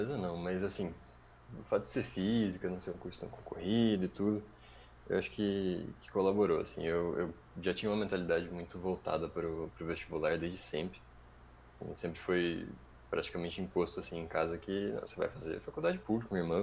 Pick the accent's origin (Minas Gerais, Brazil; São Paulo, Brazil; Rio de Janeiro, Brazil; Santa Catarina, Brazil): São Paulo, Brazil; Valinhos; also born or lived in Campinas; Nasci em Campinas, aí do lado, e fiquei 3 anos lá. E aí, dos 3, 4 anos até os 15, eu fiquei em Valinhos.